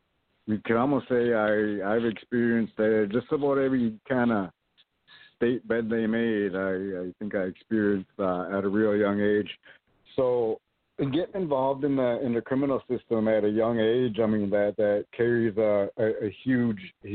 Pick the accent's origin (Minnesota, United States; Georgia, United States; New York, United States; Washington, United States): Minnesota, United States; I'm from Mille Lacs Lake Reservation, Mille Lacs Band of Ojibwe Reservation. I grew up on the south end there on the big lake of Mille Lacs, right on the reservation there.